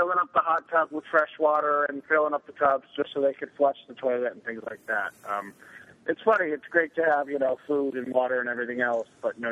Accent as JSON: {"language": "English", "town": "Portland", "region": "Oregon", "country": "United States", "tie": "born or raised there", "said": "I grew up in Portland."}